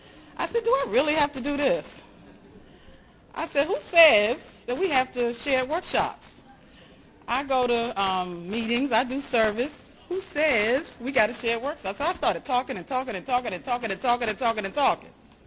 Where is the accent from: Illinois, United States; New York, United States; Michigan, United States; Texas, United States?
New York, United States; Brooklyn; I'm from Brooklyn, New York, so I thought, you know, that had a little clout with it. That you from the hood in Brooklyn